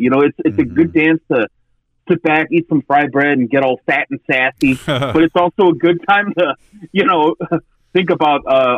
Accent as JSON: {"language": "English", "region": "South Dakota", "country": "United States", "said": "In fact, my family, you know, we're from Rosebud Sioux Nation in South Dakota, and you know, so we're relatives somewhat."}